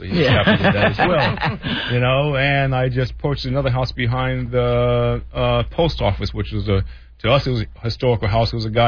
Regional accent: Miami, Florida, United States; this is where I grew up in Liberty City, so I want to come back and invest in Liberty City.

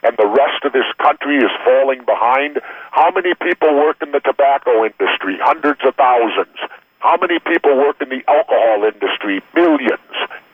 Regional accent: Minnesota, United States; He grew up in my home state.

